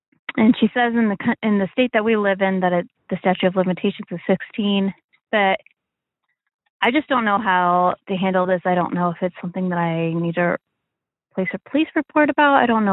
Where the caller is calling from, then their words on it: Midwest, United States; I'm calling from the Midwest. I'm in my late 20s.